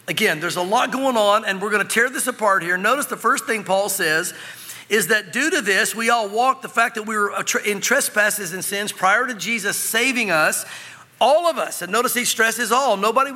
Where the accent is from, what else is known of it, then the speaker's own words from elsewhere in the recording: the South, United States; because of confusions I had growing up in the South.